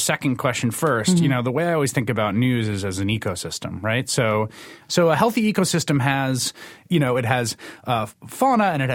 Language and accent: English; New York City, New York, United States; I grew up in this city, in New York City. I grew up in the Bronx, sort of outer borough, middle working class kid.